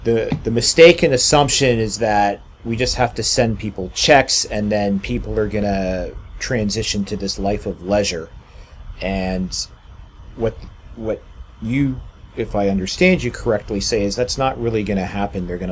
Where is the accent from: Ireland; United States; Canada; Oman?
Canada; And as a Canadian, I mean, typically we shouldn't care what goes on in another country's election